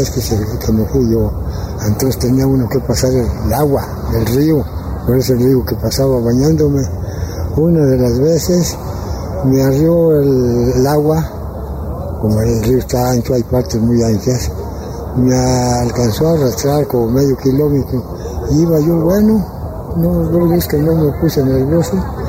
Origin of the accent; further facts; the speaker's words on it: San Felipe, Guanajuato, Mexico; soy de San Felipe, Guanajuato.